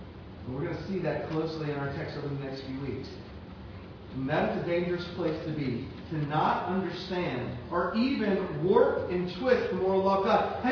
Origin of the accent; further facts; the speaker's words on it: Louisiana, United States; Hey, I'm from Louisiana. I know when my food is bland.